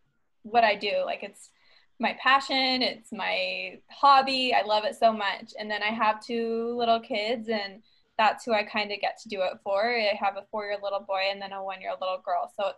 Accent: Utah, United States; Yeah, okay, so I'm from Utah. Whole family is from Utah

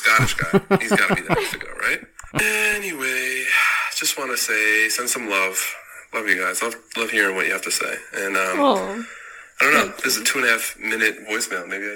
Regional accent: New York, United States; Growing up in New York, I mean, Jenny was

